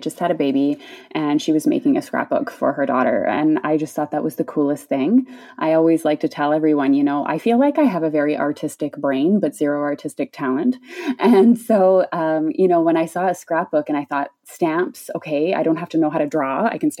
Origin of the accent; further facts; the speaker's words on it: Canada; now in Germany; I am Canadian. I live in Germany, though.